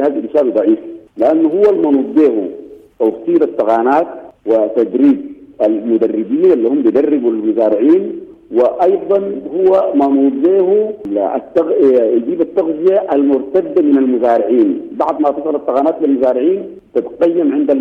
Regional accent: Sudan; في معظم مناطق الزراعة التقليدية عندنا في السودان ولايات دارفور الخمس وولايات كردفان الثلاث

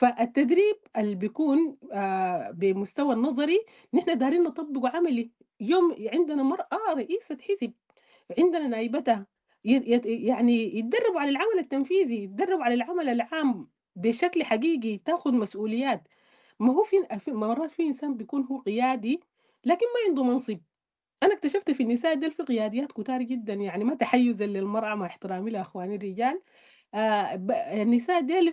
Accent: Sudan; نحن كسودانيين

